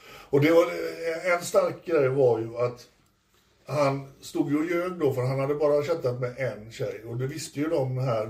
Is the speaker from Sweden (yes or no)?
yes; Sweden; jag är från Sverige.